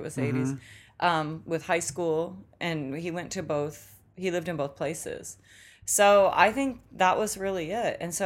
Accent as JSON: {"language": "English", "town": "Olympia", "region": "Washington", "country": "United States", "tie": "born or raised there", "said": "I didn't have really growing up in Olympia. I mean, I grew up in an all-female household."}